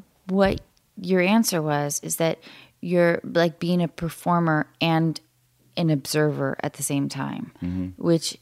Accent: Washington, United States; because I grew up in Seattle, or north of Seattle, where there's a big like, don't be a sellout culture.

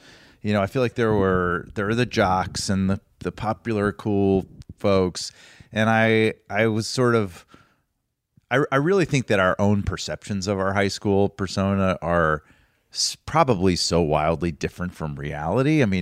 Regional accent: Atlanta, Georgia, United States; I grew up in the exact opposite corner of the country in Atlanta, Georgia.

